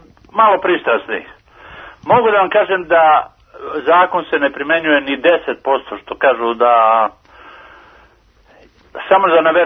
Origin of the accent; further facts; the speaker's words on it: Kragujevac, Šumadija, Serbia; Ja sam iz Kragujevca.